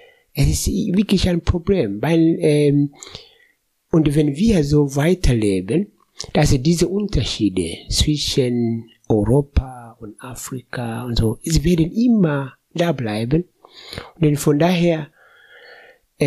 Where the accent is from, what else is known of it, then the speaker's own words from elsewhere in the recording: Kagera, Tanzania; Ich komme aus Kagera-Region, am Viktoriasee. Wir haben auch Fisch.